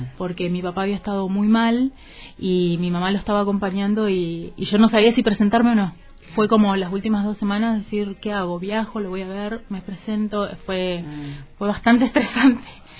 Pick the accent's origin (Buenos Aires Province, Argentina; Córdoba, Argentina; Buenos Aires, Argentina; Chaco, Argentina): Chaco, Argentina; Cuando terminé, me fui a estudiar un año en al Chaco, porque soy oriunda del Chaco.